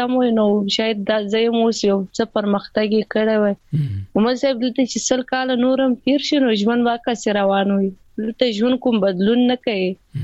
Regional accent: Afghanistan; زه سید خو زه افغان یم ویاړ کوم زه افغان یم

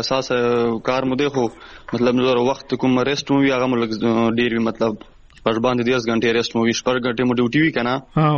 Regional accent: Lakki Marwat, Khyber Pakhtunkhwa, Pakistan; په لکه مراتو کې مونږ چې کومه ملنګ اډه ده

